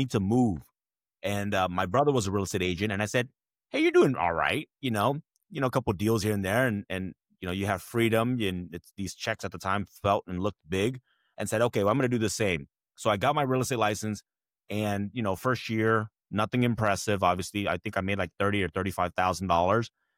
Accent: Oakland, California, United States; I grew up in Oakland, California, where things were a little bit more on the rough side.

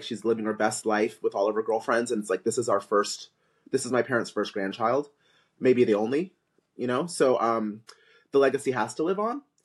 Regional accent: the South, United States; growing up in the South with my mother's influences

